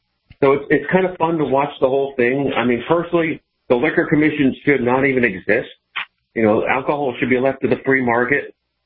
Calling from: Madison, Connecticut, United States; I'm calling from Connecticut.

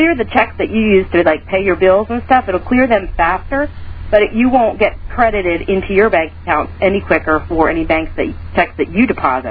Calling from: Pennsylvania, United States; I'm calling from Pennsylvania.

